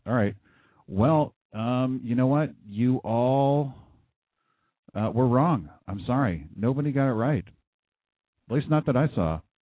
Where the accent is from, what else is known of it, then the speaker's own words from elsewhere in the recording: California, United States; I grew up in the South Bay. And I've lived in all...